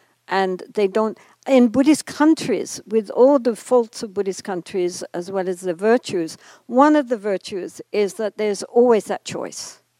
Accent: England, United Kingdom; born there; After all, I was born in England.

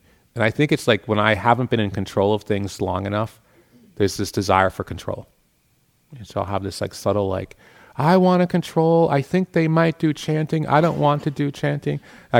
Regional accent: Boston, Massachusetts, United States; now in California, United States; I'm from Boston where it's like cold and dark, cold and dark. And so to be in California where it's like warm and buttery

